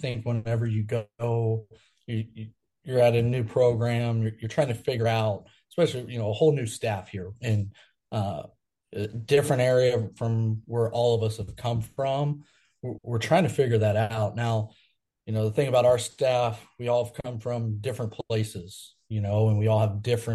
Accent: Florida, United States; I grew up in Florida. I've spent some time coaching there.

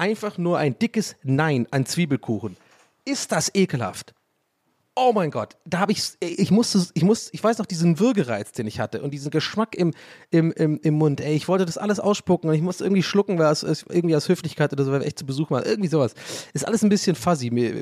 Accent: Tübingen, Baden-Württemberg, Germany; So, und es gab bei uns in Tübingen halt, also echt, weiß ich nicht, ein paar Döner, Kalenderdöner und so. Jetzt ist wirklich sehr spezifisch für alle Tübinger, aber die Fäuste gehen in den Himmel, Leute, Tübingen represent.

